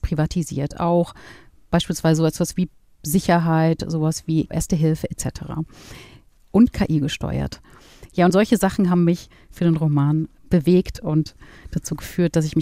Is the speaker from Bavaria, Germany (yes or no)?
no; Hesse, Germany; Frankfurt am Main, tatsächlich bin ich in der Nähe aufgewachsen